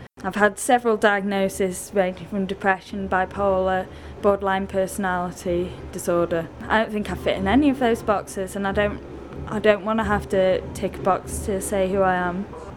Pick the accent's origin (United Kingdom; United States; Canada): United Kingdom; Yorkshire and the Humber; I'm from West Yorkshire in England.